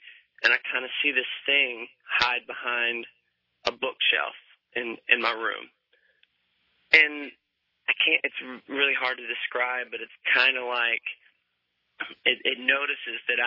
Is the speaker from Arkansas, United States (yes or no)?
yes; Arkansas, United States; I'm from Arkansas